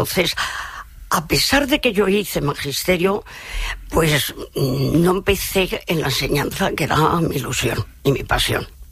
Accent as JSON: {"language": "Spanish", "region": "Asturias", "country": "Spain", "tie": "born there", "said": "Yo nací en Asturias, uh-huh. Y toda mi familia, mis bisabuelos, tatarabuelos, abuelos, padres, todos son de Asturias, de un pueblecito, bueno, los antepasados ya eran más diversificados"}